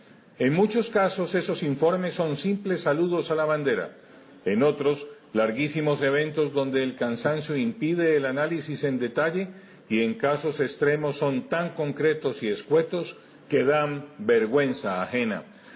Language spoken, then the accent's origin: Spanish; Cali, Valle del Cauca, Colombia; Como caleños, invitemos a los funcionarios a que públicamente nos digan con total transparencia en qué está Encali y hacia dónde vamos con ella